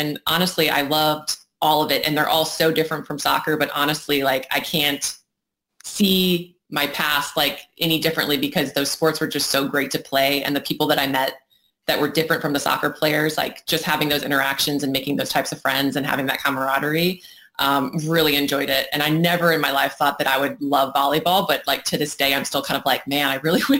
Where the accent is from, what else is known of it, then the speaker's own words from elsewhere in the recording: St. Louis, Missouri, United States; Oh, man. I mean, I really, really love St. Louis. Obviously, it's like my formative years were spent there.